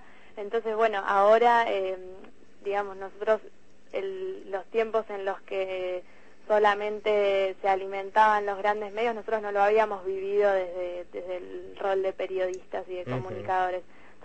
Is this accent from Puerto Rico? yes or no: no; Bariloche, Río Negro, Argentina; now in La Plata, Argentina; Soy de Bariloche.